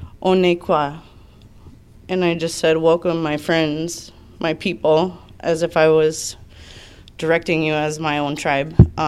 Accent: Houma, Louisiana, United States; I was born in Houma, Louisiana, and I grew up a little different than most people, you know.

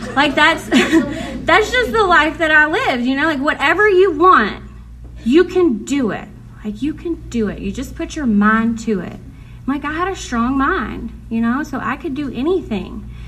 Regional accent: Louisiana, United States; I was raised in Catholic schools in Louisiana. That's how our education system is.

